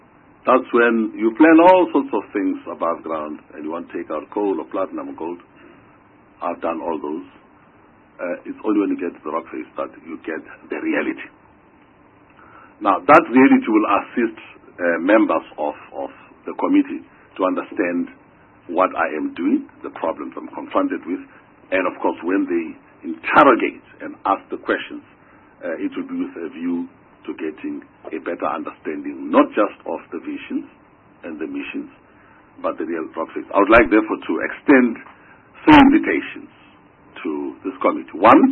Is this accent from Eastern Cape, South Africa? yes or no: no; Soweto, Gauteng, South Africa; Fortunately, I come from Dube in Soweto.